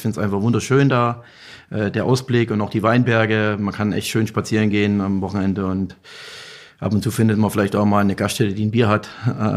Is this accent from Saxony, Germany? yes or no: yes; Saxony, Germany; Ja, ich komme aus Gegend Sachsen. Ja, gibt auch Weingegend.